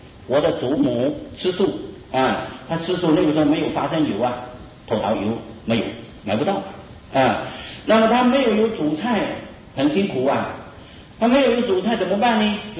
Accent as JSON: {"language": "Chinese", "country": "Taiwan", "said": "我们台湾人都是福报很大，四十几年来没有这种情形啊"}